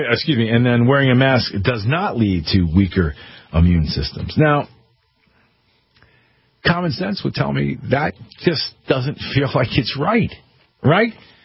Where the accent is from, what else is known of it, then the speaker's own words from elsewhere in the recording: Connecticut, United States; there are groups in my home state here in Connecticut that are, you know, rallying, if you will, against putting masks on the kids all day.